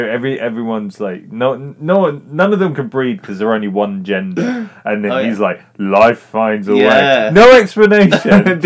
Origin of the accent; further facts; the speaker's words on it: England, United Kingdom; accent: English; I love the fact that, no, there's English accent, which is just my accent.